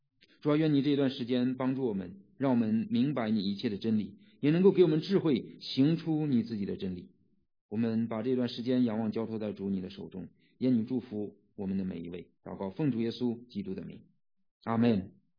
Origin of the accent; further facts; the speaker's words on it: Mississippi, United States; 我是来自密西西比州。